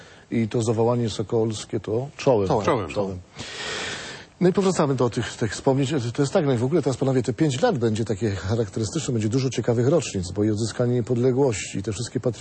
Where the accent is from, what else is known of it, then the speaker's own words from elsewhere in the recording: southern Poland, Poland; bo jestem z południa Polski